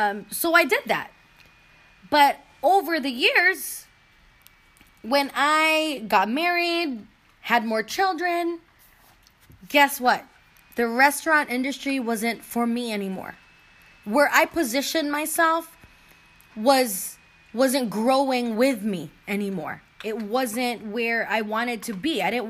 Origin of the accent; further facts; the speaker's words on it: California, United States; moved away; because I'm from California and I came here young